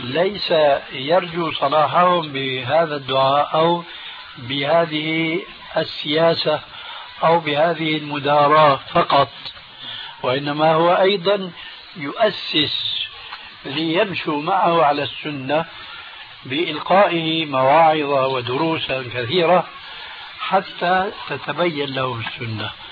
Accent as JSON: {"language": "Arabic", "country": "Syria", "said": "وكما يقولون عندنا في سوريا"}